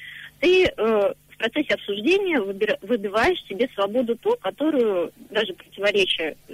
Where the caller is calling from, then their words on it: Moscow, Russia; Я звоню из Москвы.